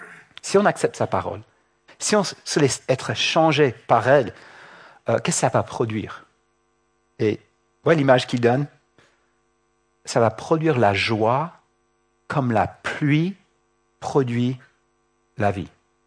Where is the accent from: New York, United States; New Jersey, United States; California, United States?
California, United States; French is a second language; Moi, j'ai grandi avec Sam, Samuel, on a grandi en Californie.